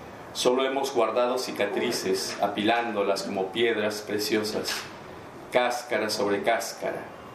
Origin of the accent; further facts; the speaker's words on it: Peru; vengo desde el Perú.